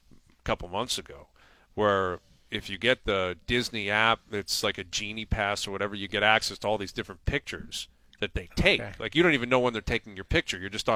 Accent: Canada; as a Canadian

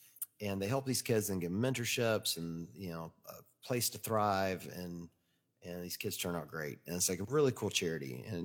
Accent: Mississippi, United States; I'm from Mississippi. I can make fun of Arkansas.

